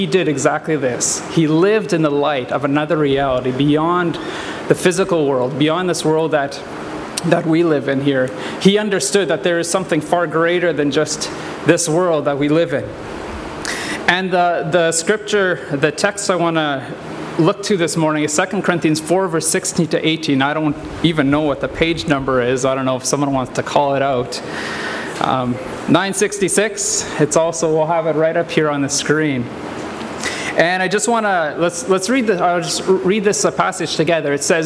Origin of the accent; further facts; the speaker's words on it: Canada; I'm from Canada. I grew up in a small farming village about 2 miles from the border of the U.S. I have three siblings